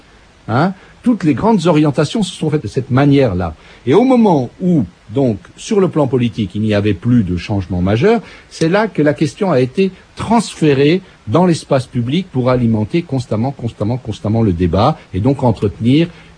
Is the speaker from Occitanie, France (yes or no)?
no; Grand Est, France; Vous savez, aujourd'hui, moi, je viens de Lorraine